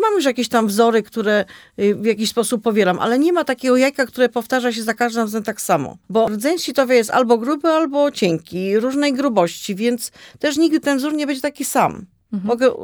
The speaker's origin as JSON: {"language": "Polish", "town": "Tułowice", "region": "Opole Voivodeship", "country": "Poland", "said": "Więc ja pochodzę z Tułowic i po prostu tam są takie tereny znane dla mnie jeszcze"}